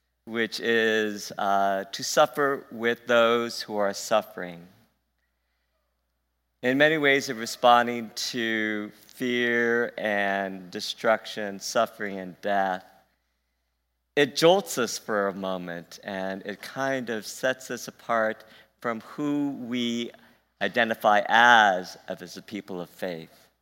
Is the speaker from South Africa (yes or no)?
no; Guam; I grew up on Guam, which at the time when I was growing up was very much a Roman Catholic country, island. About 99% of us were Roman Catholic, so I was raised in the Roman tradition.